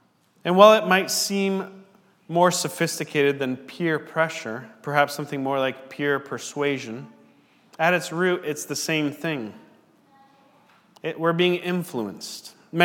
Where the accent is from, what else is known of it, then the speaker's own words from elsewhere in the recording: Washington, United States; And if I were to say, it looks like the mountain is out, you would know I'm from Washington.